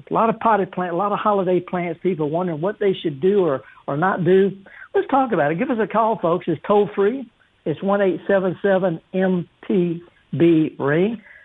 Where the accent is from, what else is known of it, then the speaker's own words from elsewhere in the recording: the South, United States; Yeah, I call it arbor vitae because I'm just from the South.